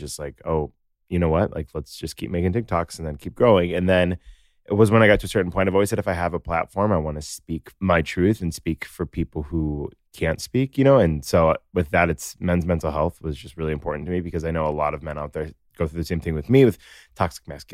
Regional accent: Naperville, Illinois, United States; I'm from Naperville.

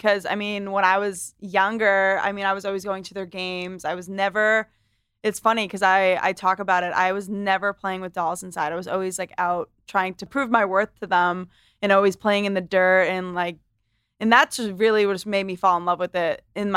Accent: Londonderry, New Hampshire, United States; I was raised in Londonderry, New Hampshire. And I actually just bought, my boyfriend and I just bought a place in Manchester, New Hampshire.

